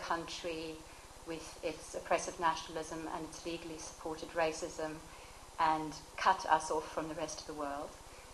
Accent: Eastern Cape, South Africa; And I grew up in the Eastern Cape

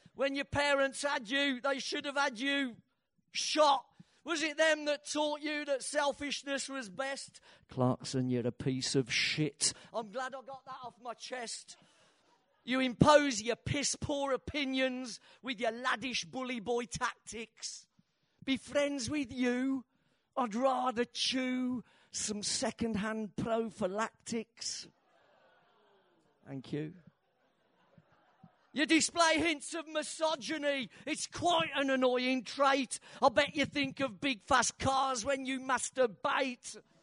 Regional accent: Birmingham, West Midlands, United Kingdom; I'm from Birmingham. It's the way I speak.

